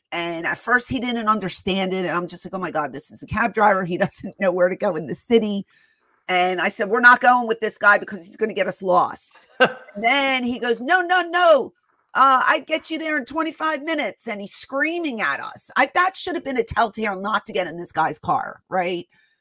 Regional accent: Philadelphia, Pennsylvania, United States; born there; I've been there before because I was born in Philadelphia

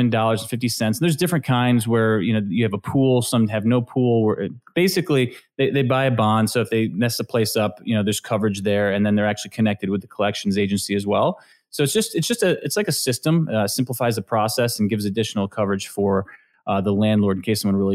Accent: New York, United States; growing up in Western New York, it's very depressed.

